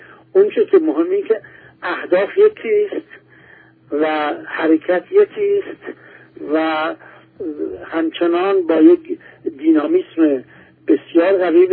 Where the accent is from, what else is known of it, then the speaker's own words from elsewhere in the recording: Iran; از لهجه من فهمید من فرانسوی نیستم، قیافه من فهمید من فرانسوی نیستم. منم به آرامی به او گفتم من اهل ایرانم.